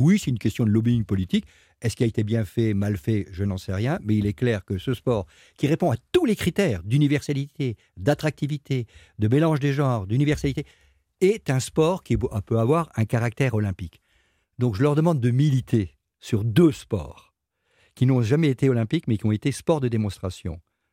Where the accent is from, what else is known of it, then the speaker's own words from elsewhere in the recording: Grand Est, France; Bon, je suis alsacien, on ne joue pas la pétanque en Alsace.